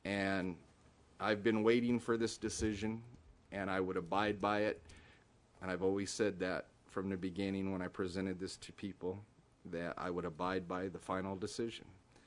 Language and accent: English; Reedley, California, United States; And I'm always proud to tell people that I'm from Reedley, that I represent Reedley.